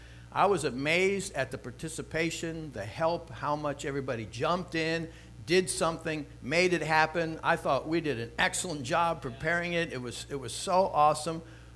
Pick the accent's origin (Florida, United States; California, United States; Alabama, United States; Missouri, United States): Florida, United States; Micanopy; Hey, I was raised in Micanopy. I didn't start the church in Micanopy.